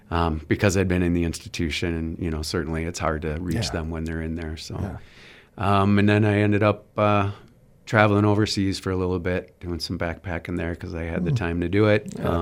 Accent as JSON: {"language": "English", "town": "New Berlin", "region": "Wisconsin", "country": "United States", "tie": "born or raised there", "also_born_or_lived": "Milwaukee", "said": "So I was born in Milwaukee, but moved to New Berlin outside of Milwaukee. Grew up in New Berlin, went to Waukesha Catholic Memorial for high school."}